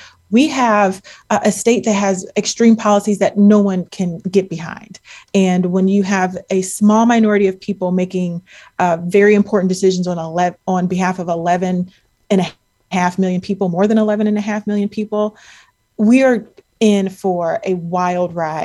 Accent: Akron, Ohio, United States; I think about my hometown, the city of Akron, where Sojourner Truth gave the speech, "Ain't I a Woman?"

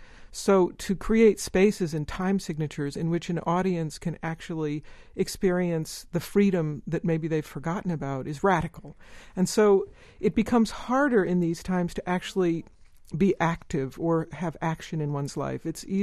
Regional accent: United States; Actually, it came because as a young artist, I was ashamed of being American.

